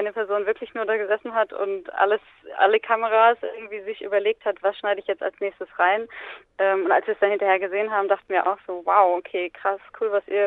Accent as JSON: {"language": "German", "town": "Bielefeld", "region": "North Rhine-Westphalia", "country": "Germany", "said": "Ich komme aus Bielefeld"}